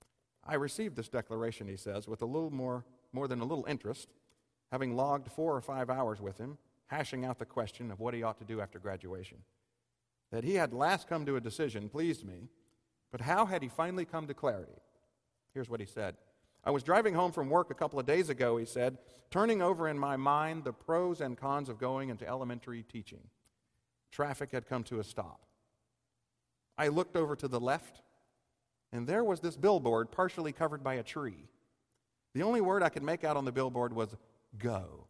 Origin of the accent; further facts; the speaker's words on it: Georgia, United States; because I'm from the East Coast. I'm from Georgia.